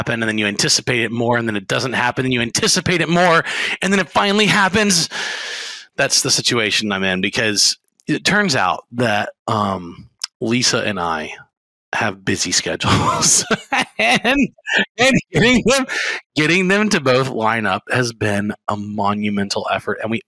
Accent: Baton Rouge, Louisiana, United States; Like, I grew up in Baton Rouge.

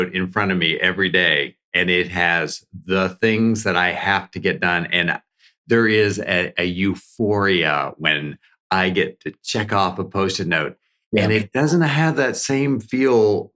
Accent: Canada; now in Jacksonville, United States; And as a Canadian, it's like I never want to go back to the weather that they're experiencing right now.

